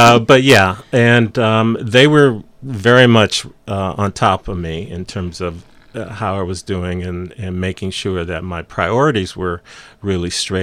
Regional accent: Los Angeles, California, United States; also born or lived in Hollywood; I'm the youngest of four. And we were all raised in the Los Angeles area.

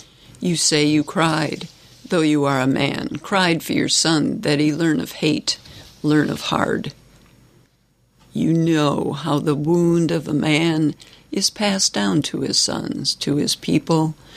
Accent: Detroit, Michigan, United States; I was born and raised in Detroit, so really my identity was formed out of civil rights and protest and an awareness of social injustice.

